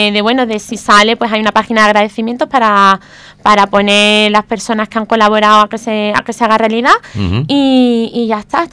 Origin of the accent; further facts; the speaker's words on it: Vélez-Málaga, Andalusia, Spain; born there; mis padres son de Benamargosa los dos. Uh-huh. Lo que pasa es que yo ya nací aquí en Vélez y ellos ya llevan aquí viviendo, pues no sé, 40 años